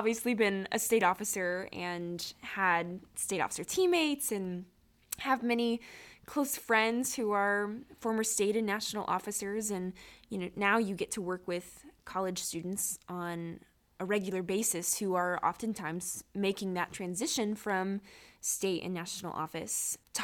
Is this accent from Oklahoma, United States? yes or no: yes; Oklahoma, United States; Even though I'm from Oklahoma, I think most people around the nation have seen or at least heard of the Texas FFA truck